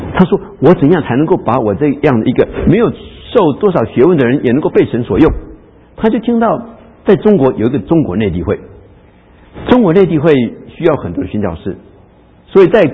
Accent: Taiwan; 不是广东人都很少想到说八跟这个福气有什么关系啊。我在台湾长大，从来没有想到说八字跟福有什么关系啊。

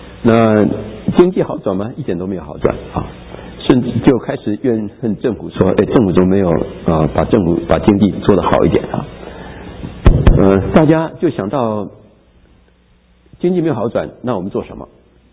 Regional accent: Erlin, Changhua County, Taiwan; 在台湾我们回去的时候刚好碰上我们家乡我们家乡的二林

